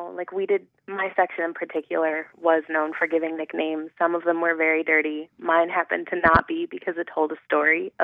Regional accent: Ohio, United States; I grew up in Ohio, and I moved to the West Coast for school.

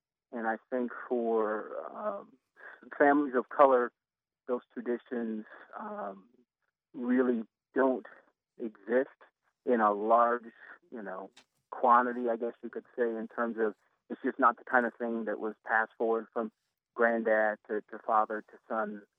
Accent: Columbus, Ohio, United States; Well, you know, Hoover Dam up there, I'm not sure, off Sunbury Road, I believe, mm-hmm. if I recall correctly. That was my place. That's where I connected with nature as a kid.

